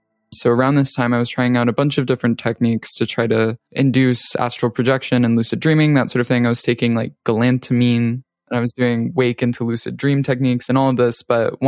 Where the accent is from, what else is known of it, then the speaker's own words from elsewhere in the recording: the South, United States; I grew up in the South. I am sort of like a freelance creative type. And I now live in the Northeast